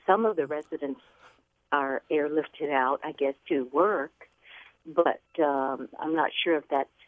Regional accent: Hawaii, United States; moved away as an adult; Ironically, yes, I'm originally from Hawaii, although I've lived here for about 34 years

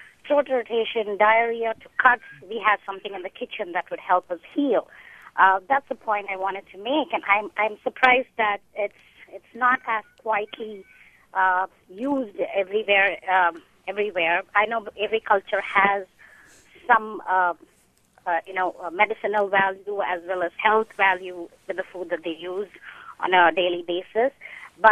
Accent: India; now in Bay Area, United States; I live now right now in the Bay Area, but I grew up in India, where food was the medicine and the healer

